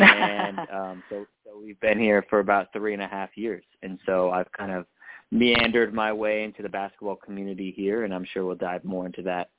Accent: California, United States; also born or lived in Humboldt County; I'm from Northern California. I'm from Humboldt County. I went to Arcata High School, and so a fun fact about me, my K-8 school had my graduating class of in eighth grade had 16 kids, so incredibly small school.

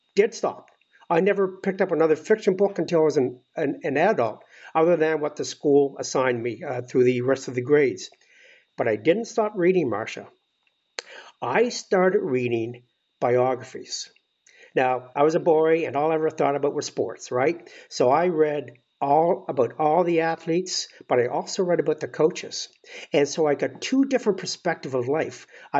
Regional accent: Halifax, Nova Scotia, Canada; So I grew up in Nova Scotia, Halifax, Nova Scotia, up in Canada. And I grew up in a very stable, very responsible family.

